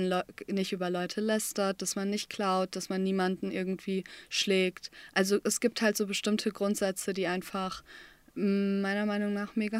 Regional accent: Recklinghausen, North Rhine-Westphalia, Germany; Ich habe erst gedacht, ich dachte immer, Bottrop ist kleiner als Recklinghausen, wo ich herkomme.

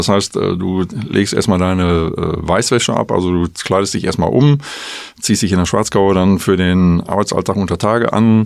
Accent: Bottrop, North Rhine-Westphalia, Germany; also born or lived in Gelsenkirchen; Ich bin 62 Jahre alt. Ich bin in Gelsenkirchen geboren. Ich bin also ein Ruhrgebietsjunge. Wir sind 1967 nach Bottrop gezogen und ich habe hier also die Schule besucht

